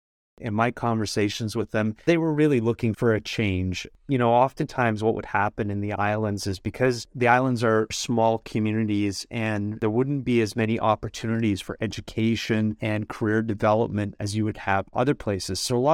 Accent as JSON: {"language": "English", "town": "Beeton", "region": "Ontario", "country": "Canada", "tie": "born or raised there", "said": "So I grew up about an hour north of Toronto in a little town called Beaton, Ontario."}